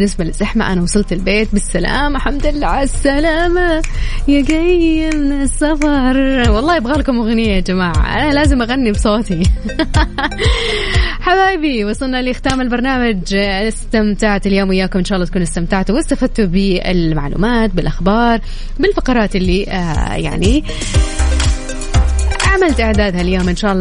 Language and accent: Arabic; Taif, Makkah Province, Saudi Arabia; born there; أنا من مواليد الطايف على فكرة.